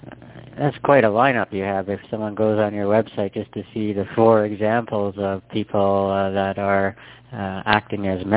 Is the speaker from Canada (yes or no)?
yes; Canada; And I'm born and raised in Canada